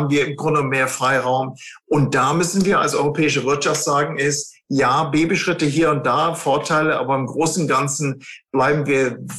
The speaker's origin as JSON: {"language": "German", "country": "Germany", "said": "wenn man sich den Gini-Faktor anguckt, wir sind ja Deutsche bei 28, die sind bei über 50 zum Teil."}